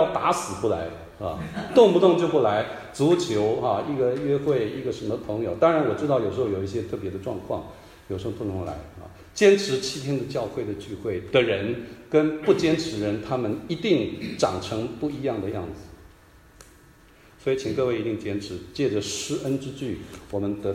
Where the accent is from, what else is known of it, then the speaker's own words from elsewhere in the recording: Hualien, Hualien County, Taiwan; 国民党老兵第二代在台湾生的啊，山东二代，我没有去过中国大陆，我在台湾生，我生于台湾的东部花莲那个地方